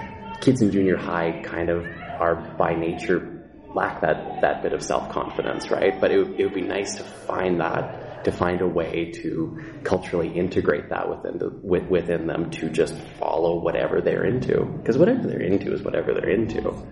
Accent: Saskatoon, Saskatchewan, Canada; I never thought as a kid growing up in Saskatoon that I would ever do that professionally.

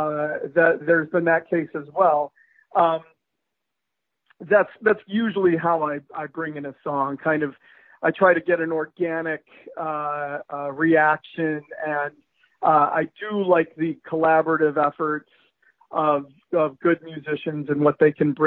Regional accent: Detroit, Michigan, United States; also born or lived in New York / New Jersey; now in Los Angeles, United States; I'm from Detroit, Michigan, but I lived in New York and New Jersey from 1990, all of the 90s, and moved to LA at the end of the 90s. And I've been here ever since.

